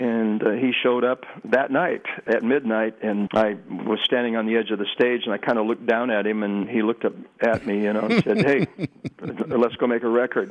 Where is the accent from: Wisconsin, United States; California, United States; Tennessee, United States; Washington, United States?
Washington, United States; I grew up in Yakima Valley, basically, you know, from about age 6 until 16.